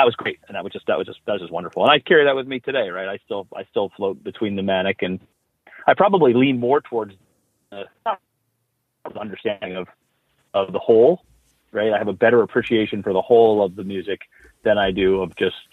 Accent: Troy, Michigan, United States; also born or lived in Detroit; And so I was born in Detroit and we grew up in suburbia in Troy, Michigan.

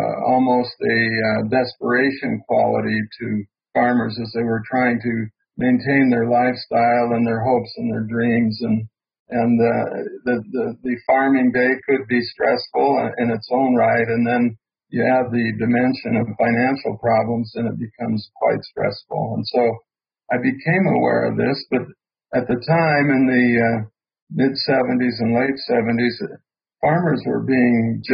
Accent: Montana, United States; I was born in Montana and raised on a farm that our family lost in 1948 to a foreclosure

